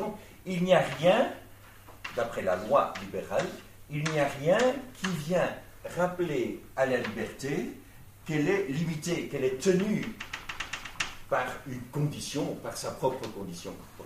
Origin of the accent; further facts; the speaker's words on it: Belgium; chez nous en Belgique.